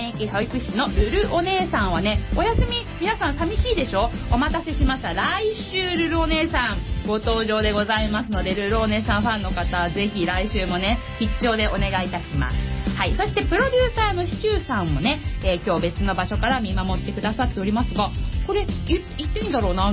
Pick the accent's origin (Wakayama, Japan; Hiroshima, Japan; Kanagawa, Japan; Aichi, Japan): Kanagawa, Japan; Kawasaki; 川崎生まれ川崎育ち、自称夢見ヶ崎動物公園専属アイドル … のリーダー、おしゃべり担当